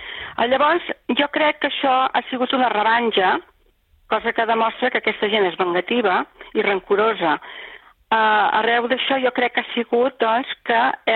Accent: Calella, Catalonia, Spain; born there; jo sóc nascuda a Calella i la meva companya també és de Calella

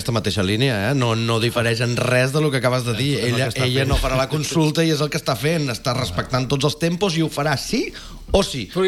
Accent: Calella, Catalonia, Spain; Jo sóc un ciutadà de Calella

